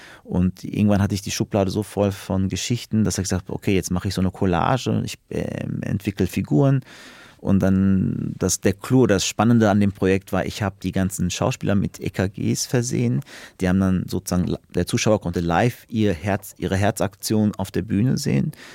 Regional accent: Beckum, North Rhine-Westphalia, Germany; born there; also born or lived in Berlin / Münster; Ich komme ja auch aus der Gegend, ich bin in Beckum, das ist eine Kleinstadt in Westfalen, geboren, bin ich nach Münster gegangen

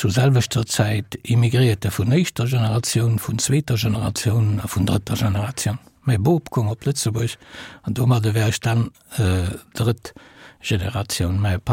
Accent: Italy; German is a second language; Ich war Italiener bis 18 Jahre.

